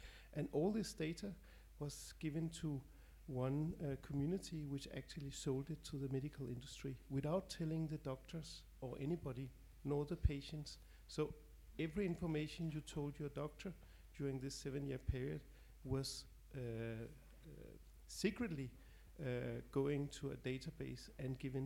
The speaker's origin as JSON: {"language": "English", "country": "Denmark", "second_language": "English", "said": "from Denmark."}